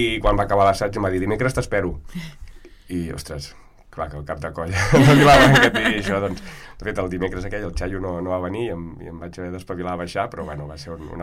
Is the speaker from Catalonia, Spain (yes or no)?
yes; Figueres, Catalonia, Spain; jo soc de Figueres. Allà no hi ha massa tradició castellera